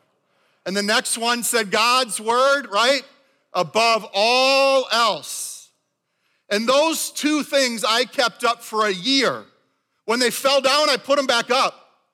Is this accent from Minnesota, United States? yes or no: yes; Minnesota, United States; I was raised here in Minnesota.